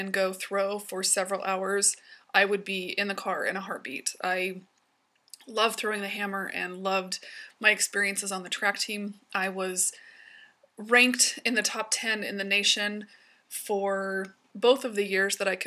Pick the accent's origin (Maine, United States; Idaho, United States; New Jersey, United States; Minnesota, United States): Idaho, United States; Idaho Falls; born there; also born or lived in Montana / Texas; now in Salt Lake City, United States; I currently live in Salt Lake City, Utah, although I have been a transplant to this state. I was born in Idaho Falls, Idaho, and have moved all over the place. Kind of ping-ponged back and forth between Idaho and Montana.